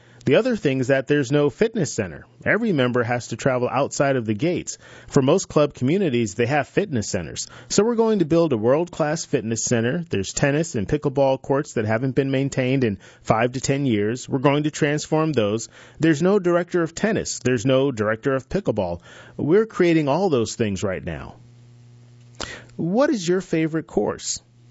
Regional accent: Connecticut, United States; Coming from a family growing up in Connecticut to the Northeast, my dad was one of four brothers.

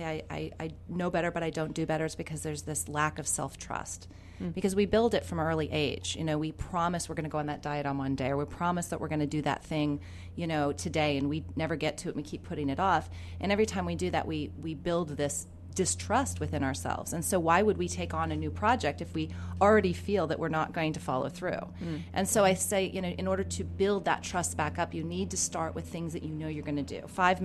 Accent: United States; also born or lived in Switzerland; And I remember as an American, when I first got there, I was like, this is crazy.

